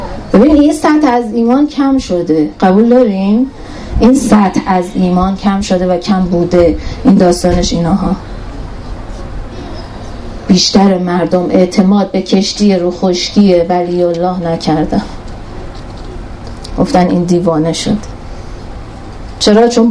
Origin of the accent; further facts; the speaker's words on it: Iran; ماها که قرتی هستیم توی ایران بزرگ شدیم،